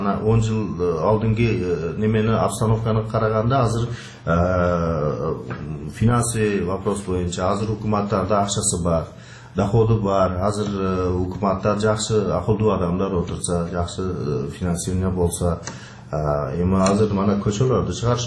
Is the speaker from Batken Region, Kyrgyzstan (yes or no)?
yes; Uch-Korgon, Batken Region, Kyrgyzstan; born there; Эми биз ушу Кыргызстанды ушу Учкуронда ушакта турулганман 60-чы жыл.